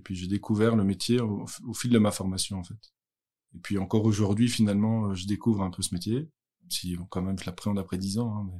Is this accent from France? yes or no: no; Brussels, Belgium; suis un être humain de 32 ans, bientôt 33. Je suis papa de deux enfants. J'habite à Pontassel. Je suis originaire de Bruxelles.